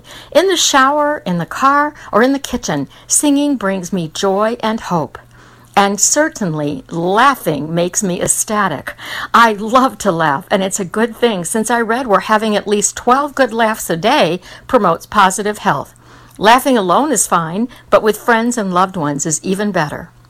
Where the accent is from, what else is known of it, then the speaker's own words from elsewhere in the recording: Detroit, Michigan, United States; now in Tampa, United States; I'm originally from the Detroit area, but have been happily ensconced in Tampa, Florida since 1989.